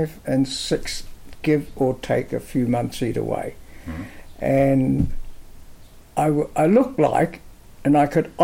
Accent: Guangzhou, Guangdong, China; also born or lived in Shanghai; Then there was rumblings of the war coming, and then we moved back to what's known as Canton, which is now known as Guangzhou, which is approximately in miles, about 100 miles from Hong Kong.

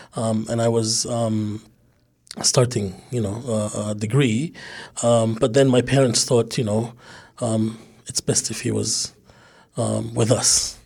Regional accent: Jordan; English is a second language; now in Palmerston North, New Zealand; I am originally from Jordan, and I have come to Palmy last year, early 2020, just before the pandemic happened. But that is not my first time in Palmerston North.

